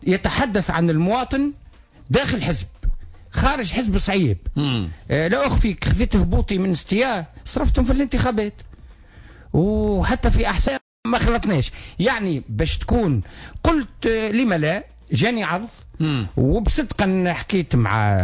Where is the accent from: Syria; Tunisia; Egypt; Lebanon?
Tunisia; أنا ولد تونس لكن نعمل في السياسة